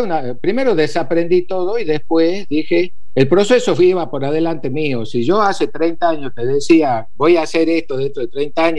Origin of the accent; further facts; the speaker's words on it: Jujuy, Argentina; siempre de niño, cuando crecí en Jujuy, estuve en contacto con los pueblos indígenas